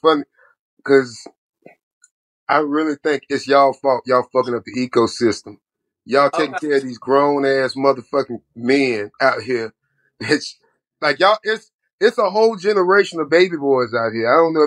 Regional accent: Florida, United States; I'm from Florida, and I lied and said I went to Morris Brown, but I didn't.

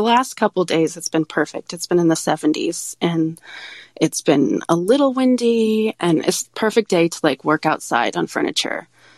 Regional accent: Indiana, United States; and I are from Indiana originally. We didn't meet until we were in college in Michigan. But yeah, we're from the Midwest.

